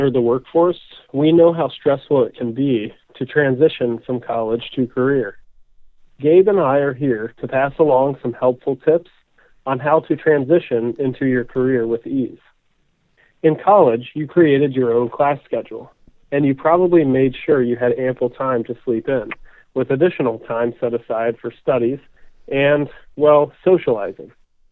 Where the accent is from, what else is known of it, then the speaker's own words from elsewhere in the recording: Covington, Ohio, United States; I'm originally from the Dayton area in a small town called Covington, Ohio.